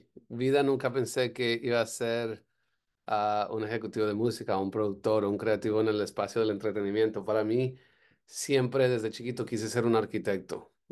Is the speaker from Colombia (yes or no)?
yes; Colombia; now in Miami, United States; cuando llegué a Miami, siendo un chico colombiano sin hablar inglés, la única forma que sabía para comunicarme